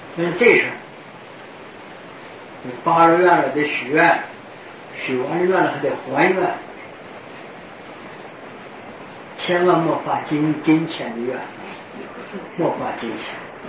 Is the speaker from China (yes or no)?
yes; China; 我是中国人啊